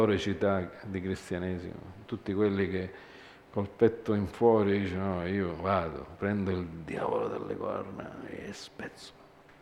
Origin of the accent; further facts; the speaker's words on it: Canada; io sono cresciuto in Canada e là io sono andato a scuola